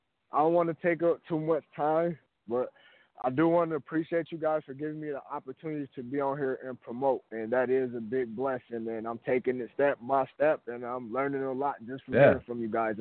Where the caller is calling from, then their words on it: Atlanta, Georgia, United States; I'm calling from Atlanta, Georgia.